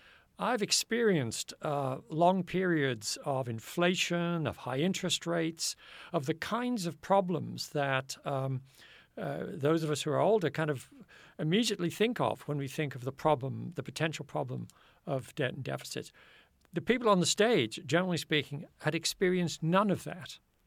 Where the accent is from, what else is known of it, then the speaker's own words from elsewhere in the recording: England, United Kingdom; as somebody in my 70s, think of the weatherman is a bit of a joke. I come from England